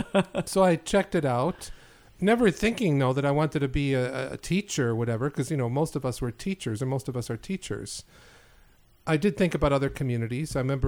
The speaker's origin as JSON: {"language": "English", "town": "Rochester", "region": "New York", "country": "United States", "tie": "born or raised there", "lives_now": "Canada", "said": "No. I grew up in Rochester, grew up in an Italian Catholic family, went to grade school in Rochester, two different schools, grade school"}